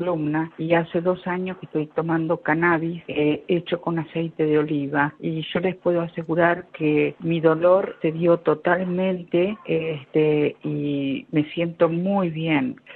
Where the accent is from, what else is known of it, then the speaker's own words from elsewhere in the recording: Río Negro, Argentina; Hola, soy de Río Negro